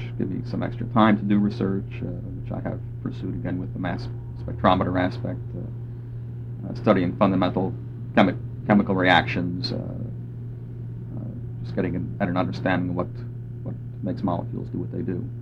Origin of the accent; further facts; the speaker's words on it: Chicago, Illinois, United States; Growing up in Chicago, and even first moving to Youngstown, I had never belonged to a congregation before.